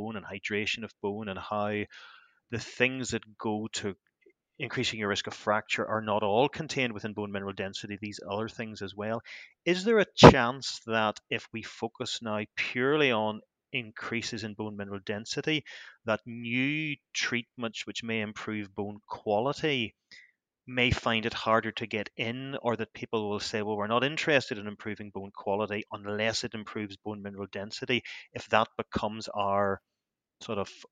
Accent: Belfast, Northern Ireland, United Kingdom; I'm from Belfast and we like stirring things up, as you know.

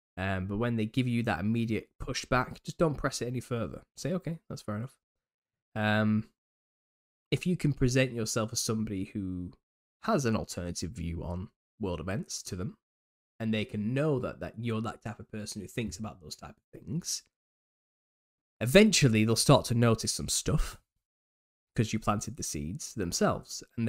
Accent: United Kingdom; It's because I'm British. I think things just sound like that when I start speaking.

